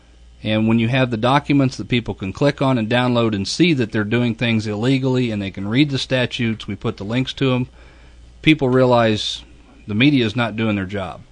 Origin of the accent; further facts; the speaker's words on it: Kansas, Illinois, United States; my hometown of Kansas, Illinois